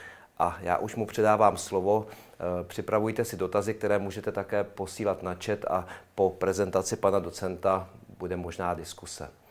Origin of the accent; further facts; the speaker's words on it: Plzeň, Plzeň Region, Czechia; jsem z Plzně